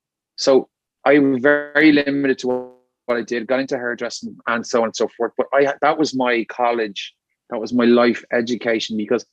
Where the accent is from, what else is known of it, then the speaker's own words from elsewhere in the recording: Ireland; I'm very Irish, you know, that kind of way. I can't take a compliment and all that sort of stuff.